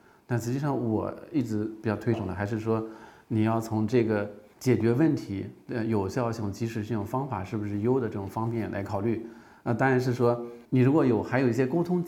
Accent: Shanghai, China; 我是来自上海市区的

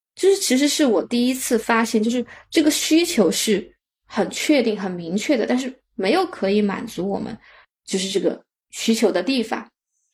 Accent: China

